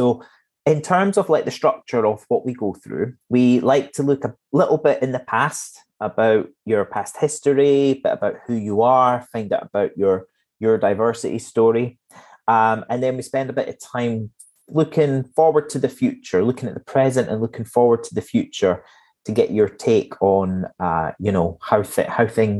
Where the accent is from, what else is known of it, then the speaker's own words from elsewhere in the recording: Edinburgh, Scotland, United Kingdom; I grew up in Edinburgh, outside of Edinburgh